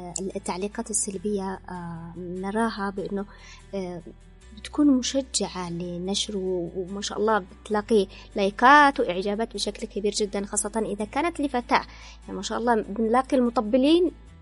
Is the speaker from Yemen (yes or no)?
yes; Yemen; بالتحديد نحن كمجتمع يمني محافظ.